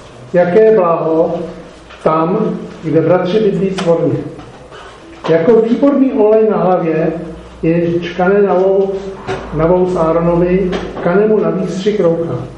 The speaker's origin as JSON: {"language": "Czech", "town": "Horní Slavkov", "region": "Karlovy Vary Region", "country": "Czechia", "tie": "born or raised there", "said": "tím, že jsem vyrůstal v Horní Slavské, kde byly uranové doly"}